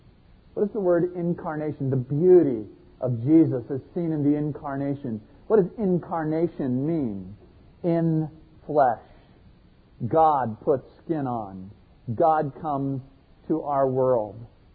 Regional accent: Miami, Florida, United States; Now, you have to realize I grew up in Miami, and so this mountain scene played out before me

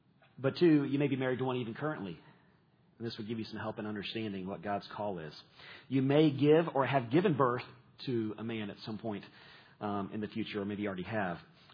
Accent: Atlanta, Georgia, United States; I remember first hearing about this teaching as a kid growing up in Atlanta, Georgia, at a very large Bible study called Metro Bible Study.

